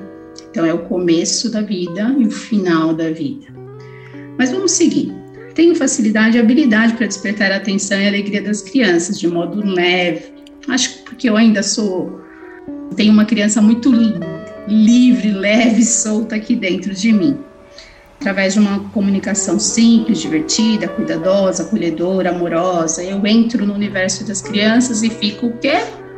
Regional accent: Cambuí, Minas Gerais, Brazil; born there; Nasci lá numa cidadezinha maravilhosa chamada Cambuí, no interior de Minas Gerais. Sim, eu sou caipira.

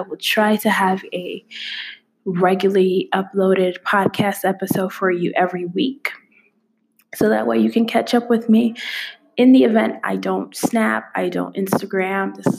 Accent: Indiana, United States; moved away as an adult; now in China; I'm originally from the United States, lived in Indiana, and I came to China March 2019.

